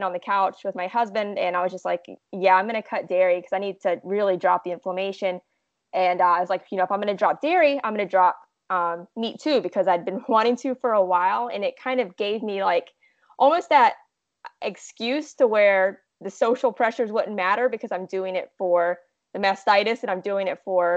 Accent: West Virginia, United States; moved away as an adult; also born or lived in Florida, United States; I grew up in West Virginia. And I lived there and went to school there.

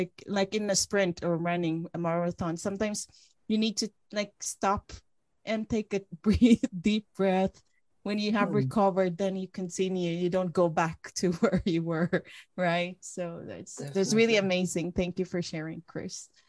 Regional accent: Sweden; So I'm the one from Sweden.

